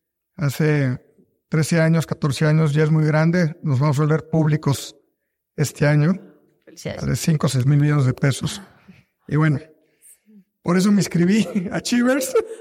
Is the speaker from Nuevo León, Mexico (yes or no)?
yes; Monterrey, Nuevo León, Mexico; vengo de Monterrey.